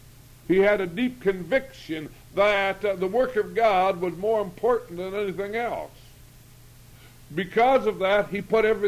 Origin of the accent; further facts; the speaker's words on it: American Falls, Idaho, United States; I was talking to a young man in my hometown of American Falls, Idaho, a while back.